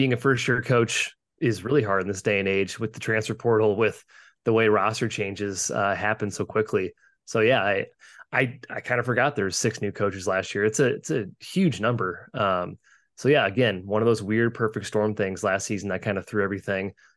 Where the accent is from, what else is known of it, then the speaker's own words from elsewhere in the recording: St. Louis, Missouri, United States; And I'm a St. Louis guy. I'm from St. Louis.